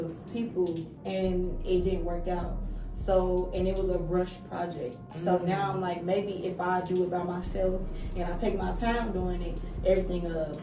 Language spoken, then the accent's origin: English; Chicago, Illinois, United States; I'm like, I know where I come from, so them, and it's crazy because I'm from Chicago